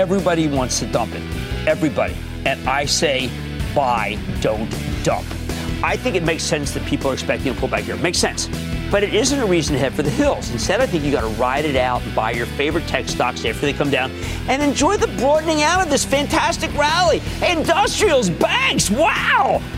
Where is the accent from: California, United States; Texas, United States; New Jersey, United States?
New Jersey, United States; How about we go to Sam in my home state of New Jersey?